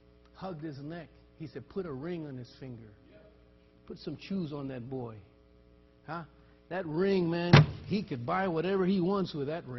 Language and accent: English; Texas, United States; I grew up in the Alazan Apache courts. I played sports there for La Guadalupe Church.